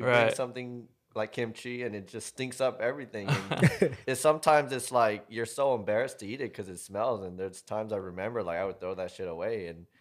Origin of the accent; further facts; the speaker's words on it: Rowland Heights, California, United States; Roland Heights, 626.